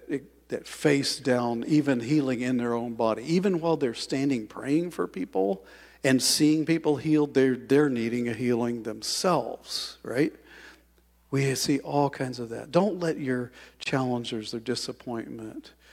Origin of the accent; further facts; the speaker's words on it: Kansas, United States; You know, I grew up training horses in Kansas.